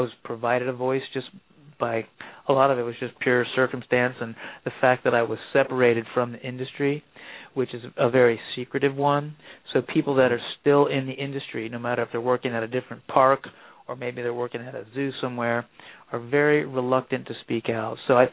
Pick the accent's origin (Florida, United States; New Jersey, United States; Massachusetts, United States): Florida, United States; Orlando; Yeah, I grew up in Orlando, so I know right where you're at.